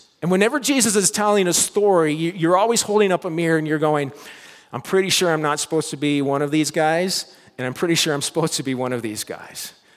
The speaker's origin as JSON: {"language": "English", "region": "Nova Scotia", "country": "Canada", "tie": "born or raised there", "said": "I grew up in Nova Scotia, right next to this Air Force Base, CFB Greenwood."}